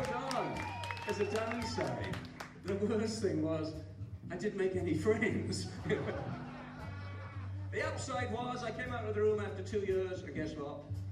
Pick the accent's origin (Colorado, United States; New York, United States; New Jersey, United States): New York, United States; I was in Walmart, I live in upstate New York, I was in Walmart, and in my hometown